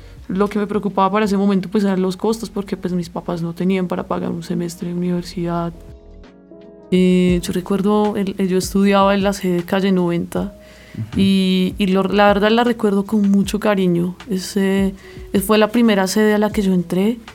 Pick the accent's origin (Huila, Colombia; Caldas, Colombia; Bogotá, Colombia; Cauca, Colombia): Bogotá, Colombia; born there; yo nací en Bogotá en el año 1991. Soy la tercera de cuatro hijos de una familia de clase media.